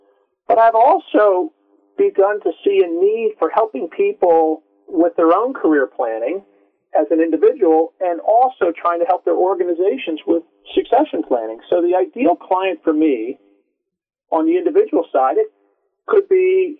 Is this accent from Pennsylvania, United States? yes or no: yes; Bethlehem, Pennsylvania, United States; I'm going to begin at hometown. You know, I was born in Bethlehem, Pennsylvania, and why that was important because, you know, after I graduated from high school, 50% of the guys went to work in the steel mill and 50% went off to college.